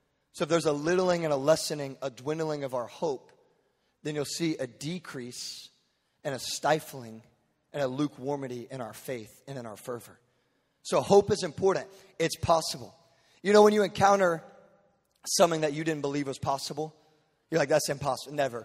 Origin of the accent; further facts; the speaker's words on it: Texas, United States; Now, I'm from Texas. I don't pronounce everything correct.